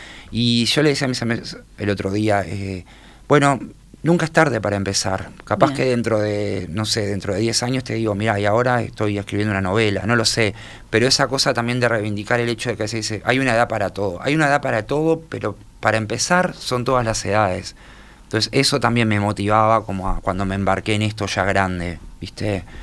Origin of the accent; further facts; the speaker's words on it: Montevideo, Uruguay; yo me crié en la periferia de Montevideo, me crié en Piedras Blancas